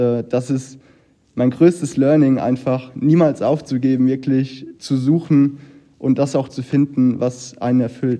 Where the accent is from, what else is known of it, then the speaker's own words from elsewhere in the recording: Cologne, North Rhine-Westphalia, Germany; Also ich komme mitten aus Köln.